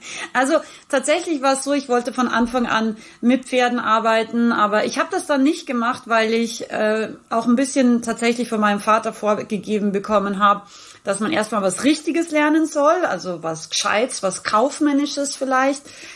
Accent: Rauris, Salzburg, Austria; now in Unterhaching, Germany; geboren im schönen Österreich. Ich bin sozusagen eine Bergfex, wie wir sagen. Also ich bin ein Bergmensch. Ich bin aus dem Pinzgau, aus Rauris, um ganz genau zu sein, und wohne aber schon seit vielen, vielen Jahren in Unterhaching bei München.

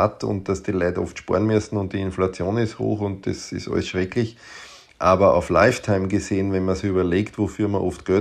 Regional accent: Lower Austria, Austria; now in Vienna, Austria; ich bin natürlich in Wien zu Hause und wir haben halt eine hohe Dichte an Kinderärzten. Ich komme aber aus dem Grenze-Wein-Waldviertel

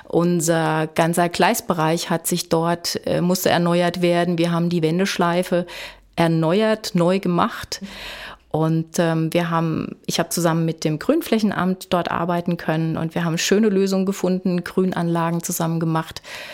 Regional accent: Offenbach, Hesse, Germany; Ich komme aus Offenbach um die Ecke

